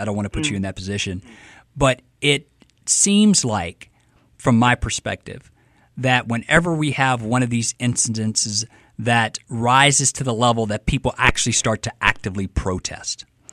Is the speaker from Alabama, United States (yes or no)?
yes; Prichard, Alabama, United States; And so I grew up here in Pritchard, between Pritchard with my mother and father, and then in the Tolmanville area with my grandmother, and down the bottom with my aunts and uncles.